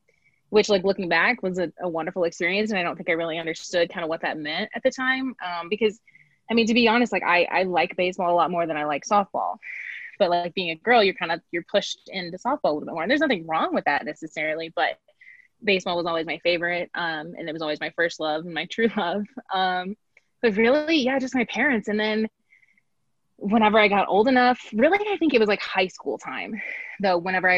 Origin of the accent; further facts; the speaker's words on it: Mount Pulaski, Illinois, United States; I'm from Mount Pulaski, Illinois, which is a super tiny town in central Illinois.